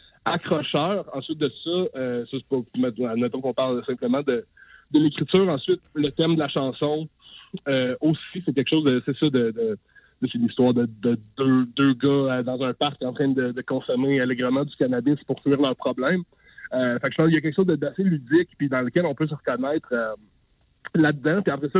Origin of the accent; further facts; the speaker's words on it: Coaticook, Quebec, Canada; on est deux gars qui viennent des cantons de l'Est. Moi, je viens de Quaticook, puis j'habite encore ici.